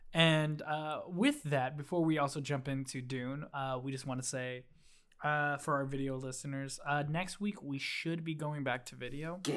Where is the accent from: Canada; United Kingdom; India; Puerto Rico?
Puerto Rico; I don't even have that accent as a Puerto Rican.